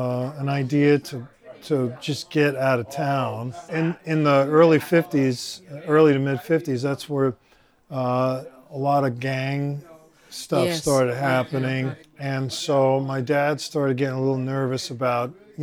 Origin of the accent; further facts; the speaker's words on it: Bronx, New York, United States; born there; And then, of course, I was born in Westchester Square Hospital, and it's still there.